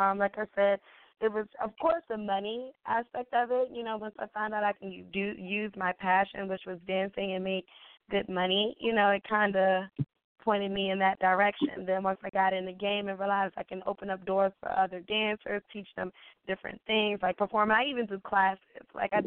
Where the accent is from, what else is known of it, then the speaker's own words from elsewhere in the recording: Maryland, United States; I'm from Maryland.